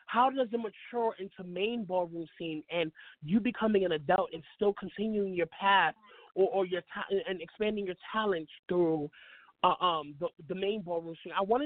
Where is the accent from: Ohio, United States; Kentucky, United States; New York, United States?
New York, United States; She's from New York. I'm from New York.